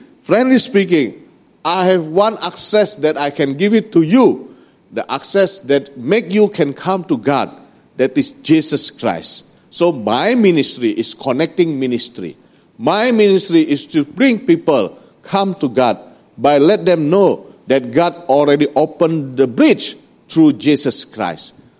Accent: Indonesia; Yeah. I came from Indonesia.

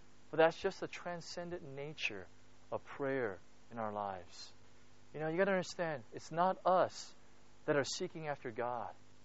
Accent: United States; You can tell I'm so American, right, in my thinking and stuff, you know.

